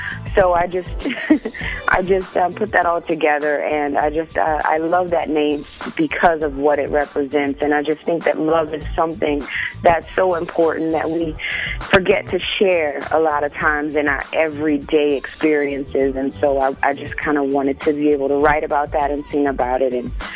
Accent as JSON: {"language": "English", "town": "New Orleans", "region": "Louisiana", "country": "United States", "tie": "born or raised there", "said": "Well, I grew up in New Orleans, beautiful city, total Saints fan."}